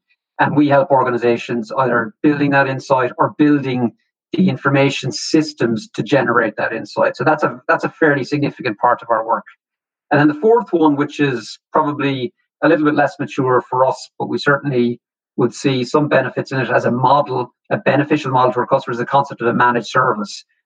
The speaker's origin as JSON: {"language": "English", "town": "Limerick", "region": "Munster", "country": "Ireland", "said": "So I'm from Limerick."}